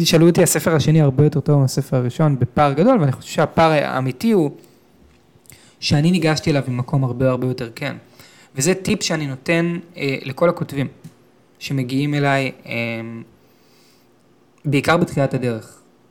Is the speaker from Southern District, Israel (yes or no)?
no; Tel Aviv, Tel Aviv District, Israel; אמרתי, גדלתי בתל אביב. וכשאתה גדל בתל אביב, בחוויה שלי, כשאני גדלתי בתל אביב